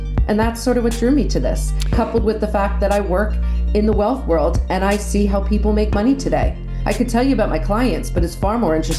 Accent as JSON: {"language": "English", "town": "Cape May", "region": "New Jersey", "country": "United States", "tie": "born or raised there", "lives_now": "California, United States", "said": "And I'm sitting here in Cape May, New Jersey today, my hometown, although I live in California. And when I was growing up in the 70s and 80s, this was a very small town."}